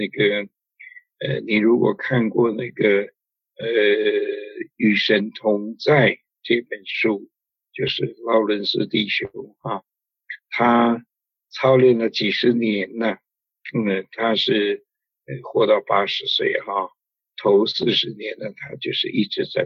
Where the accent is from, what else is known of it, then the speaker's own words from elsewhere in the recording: China; 我们中国人说胡思乱想啊，这个我们都有